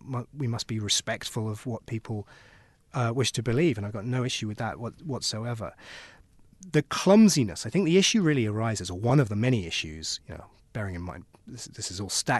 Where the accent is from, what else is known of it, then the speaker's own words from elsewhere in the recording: United Kingdom; you know, I'm a Brit. We are the worst colonizers of all.